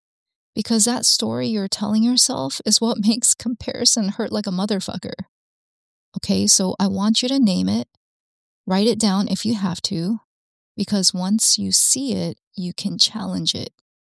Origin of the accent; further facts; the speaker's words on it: Alabama, United States; I already told you I grew up Korean in Alabama. No one looked like me.